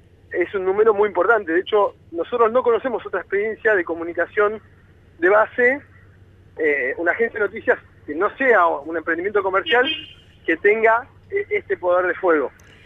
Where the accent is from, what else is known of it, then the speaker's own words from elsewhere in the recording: Bahía Blanca, Buenos Aires Province, Argentina; Yo soy de Bahía Blanca.